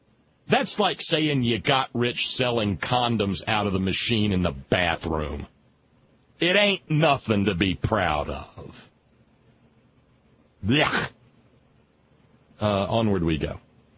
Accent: Alabama, United States; I remember there was one in my hometown in Alabama, and it did.

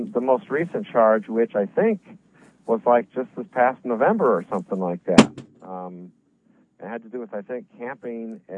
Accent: Iowa, United States; I mean, I grew up in Iowa, and I used to catalog all the birds.

